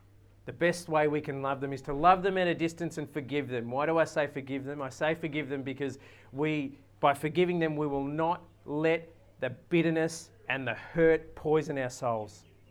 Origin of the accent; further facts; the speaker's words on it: Australia; When I was growing up in Australia, I never felt different just by being there.